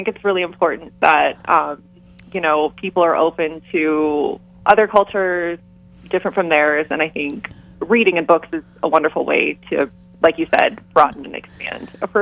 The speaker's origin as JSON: {"language": "English", "country": "United States", "said": "So I'm Filipino-American. My mom was an immigrant from the Philippines"}